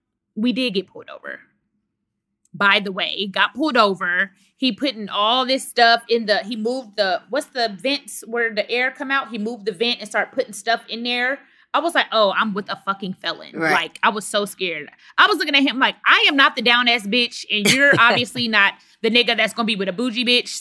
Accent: Dallas, Texas, United States; You know, I'm from Dallas, Texas.

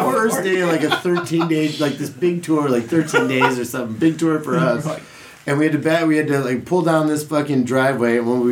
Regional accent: St. Louis, Missouri, United States; We're like, yeah, we're from St. Louis. We're a band. We're on tour.

